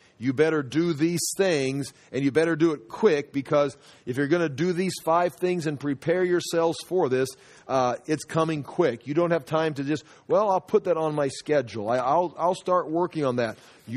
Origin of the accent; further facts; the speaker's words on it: United States; I'm an American. It's like, I've grown up here. I live here. I do work here. I do business here. I pay taxes here.